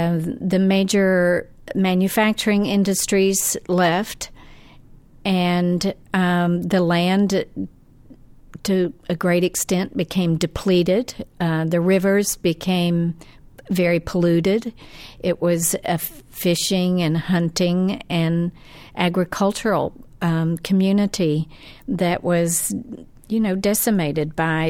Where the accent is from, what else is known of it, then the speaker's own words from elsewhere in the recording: Arkansas, United States; I didn't grow up in this town. I grew up in the Arkansas Ozarks, which was all white to begin with, except for a small pocket of African Americans in Fayetteville, where the university was.